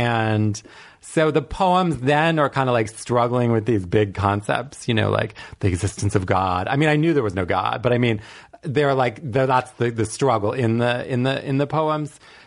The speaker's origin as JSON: {"language": "English", "town": "Washington", "region": "District of Columbia", "country": "United States", "tie": "born or raised there", "said": "Yeah, I grew up in suburban DC."}